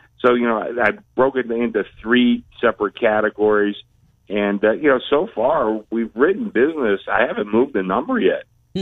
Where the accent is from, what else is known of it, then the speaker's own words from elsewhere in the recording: Pittsburgh, Pennsylvania, United States; now in Las Vegas, United States; You know, there's a lot of us from the Northeast. I'm from Pittsburgh.